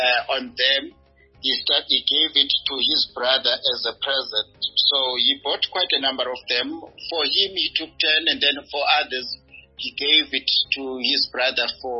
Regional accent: South Africa; it kind of brought a sense of humor as South African. Because one thing that I love about my country, which I will never trade it for anything

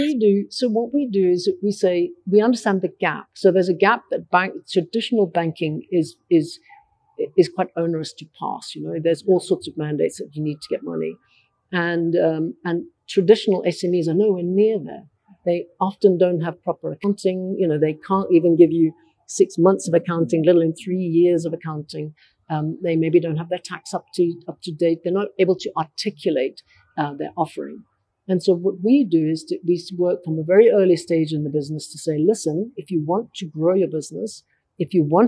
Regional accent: South Africa; We really, as South African economy, in a very bad state.

